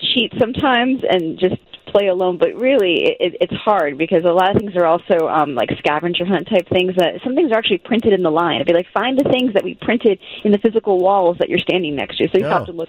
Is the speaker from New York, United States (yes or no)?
no; Florida, United States; I'm a bit of a Disney nut because I grew up in Florida.